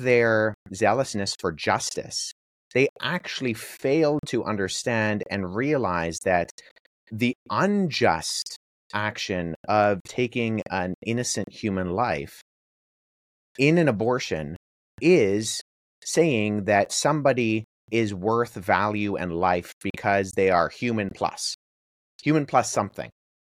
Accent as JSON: {"language": "English", "country": "Canada", "said": "I'm Canadian"}